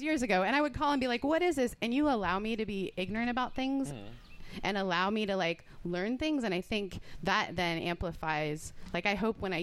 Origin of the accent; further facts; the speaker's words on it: Canada; also born or lived in United Kingdom; I'm Canadian and British.